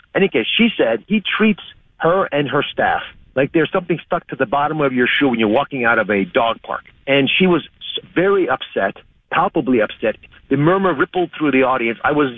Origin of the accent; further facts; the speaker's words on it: Pennsylvania, United States; And I'm proudly someone that grew up south of Philadelphia, went to med school here